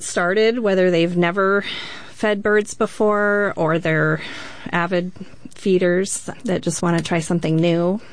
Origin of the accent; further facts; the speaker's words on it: Ames, Iowa, United States; I grew up in Ames on Michigan Avenue, so we had a lot of mature trees